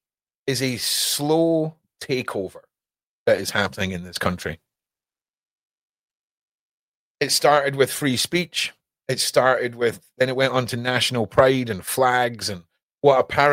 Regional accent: Scotland, United Kingdom; where are you from? UK, score it out, write Scotland. Right? But if you think you're going to swan in and start bullying the bully that's been bullying my country for hundreds of years

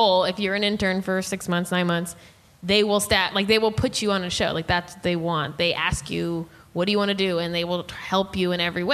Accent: Texas, United States; now in Los Angeles, United States; I'm from Texas, too, and it's like... There's a lack of people there, you know, it's nothing like Texas out here.

